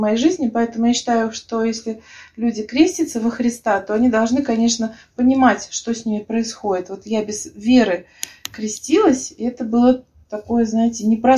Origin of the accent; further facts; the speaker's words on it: Uzbekistan; now in Russia; потому что я приехала из Узбекистана, никак не могла себя ощутить здесь своей.